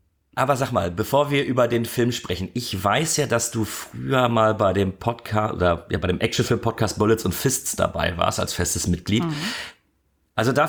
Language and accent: German; North Rhine-Westphalia, Germany; Ich komme aus dem Ruhrgebiet.